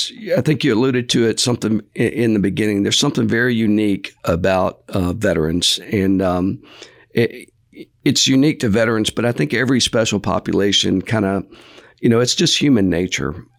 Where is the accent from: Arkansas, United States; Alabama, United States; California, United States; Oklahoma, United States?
Alabama, United States; Mobile; So I grew up in Mobile, Alabama, born and raised here.